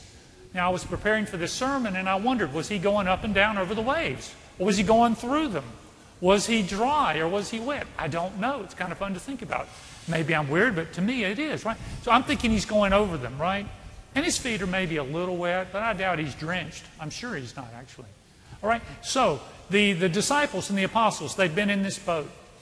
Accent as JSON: {"language": "English", "town": "Reidsville", "region": "North Carolina", "country": "United States", "tie": "born or raised there", "said": "we would be in Reidsville, my hometown, which is about 2 hours away."}